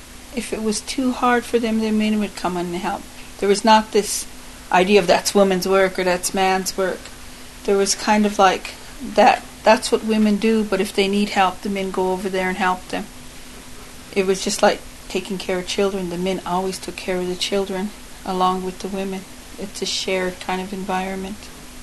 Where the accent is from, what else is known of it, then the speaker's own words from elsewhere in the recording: North Dakota, United States; I'm from the Standing Rock Sioux Tribe. I live in Fort Yates, North Dakota.